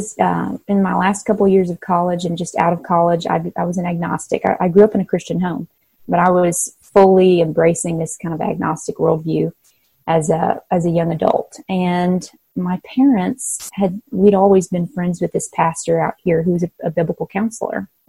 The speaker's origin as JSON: {"language": "English", "town": "Nashville", "region": "Tennessee", "country": "United States", "tie": "born or raised there", "moved": "as an adult", "said": "I grew up in Nashville, and I just was such a baby and felt so needy and hungry, I guess, that I just wanted to be somewhere where people knew me"}